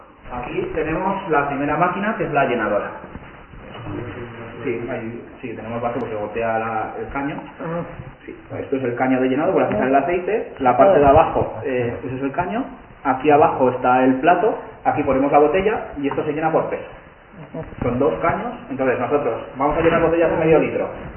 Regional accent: Málaga, Andalusia, Spain; es que somos de Málaga

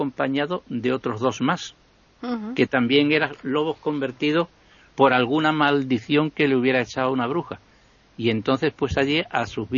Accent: Mérida, Extremadura, Spain; yo de pequeño pues voy a pasar por las calles de mi pueblo de Mérida

